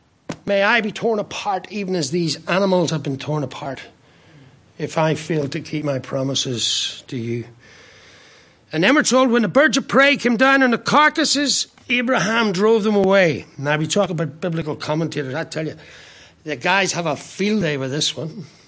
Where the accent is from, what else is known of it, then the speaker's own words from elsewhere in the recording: Ireland; I'm an Irishman, I like to keep it simple